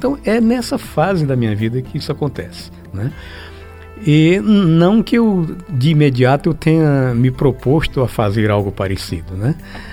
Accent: Crateús, Ceará, Brazil; also born or lived in Nova Russas; eu vivi em Crateús praticamente a minha infância e adolescência, que eu saí de Nova Russas muito pequeno, com menos de 5 anos.

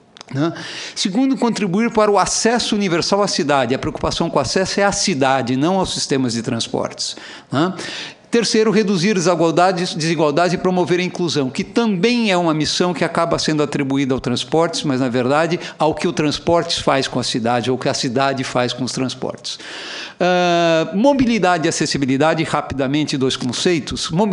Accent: São Paulo, Brazil; Se você pegar uma cidade como São Paulo, de onde eu venho

